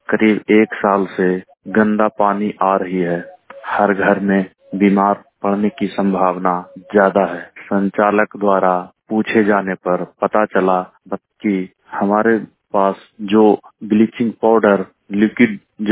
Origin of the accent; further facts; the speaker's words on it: Niyamatpur, Bihar, India; ग्राम नियामतपुर, पंचायत खरभैया, प्रखंड दनियामा, जिला पटना, राज्य बिहार।